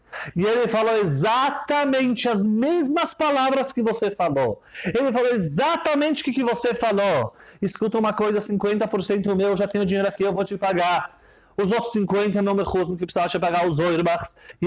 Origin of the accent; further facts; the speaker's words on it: Jerusalem, Jerusalem District, Israel; Eu sou de Jerusalém, eu não sou de Tveria.